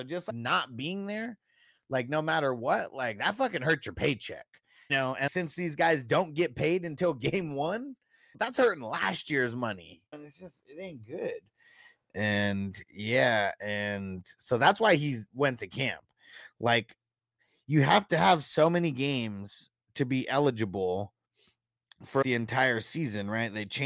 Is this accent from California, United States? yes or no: yes; San Diego, California, United States; now in Las Vegas, United States; I'm originally from San Diego, so it's probably the Cali swag. Definitely not Oakland. I mean, it's SoCal.